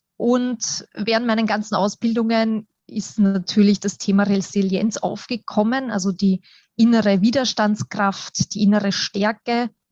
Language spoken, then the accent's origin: German; Schwechat, Lower Austria, Austria; Und ich komme aus Schwechat, also im schönen Niederösterreich wohne ich.